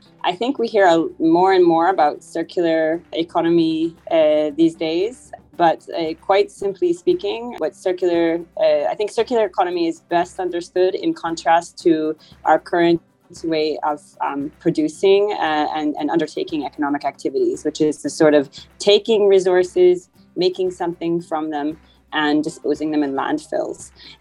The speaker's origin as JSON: {"language": "English", "country": "Canada", "also_born_or_lived": "Japan / United Kingdom / Singapore / Netherlands", "said": "I'm from Canada originally, but I've lived in many places, including Japan and the UK, Singapore and the Netherlands."}